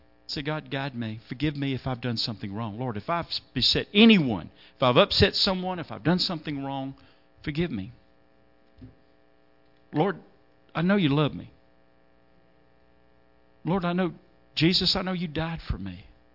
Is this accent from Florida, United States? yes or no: no; Georgia, United States; So my colonel knew I was from Georgia.